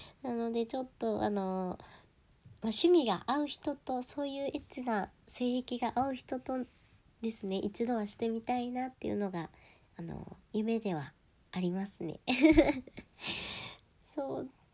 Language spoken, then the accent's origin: Japanese; Hokkaido, Japan; 出身は北海道です。で、北海道出身の新人声優です。